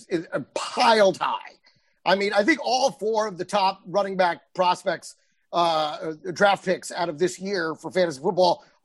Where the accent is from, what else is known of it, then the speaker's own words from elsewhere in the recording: Dallas, Texas, United States; also born or lived in San Jose; I was born in San Jose, but I was raised in Dallas.